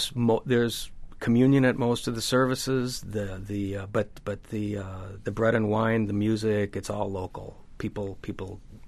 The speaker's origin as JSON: {"language": "English", "region": "New York", "country": "United States", "said": "And as a New Yorker who saw too much grief, as we all did, I don't think security is a bad idea."}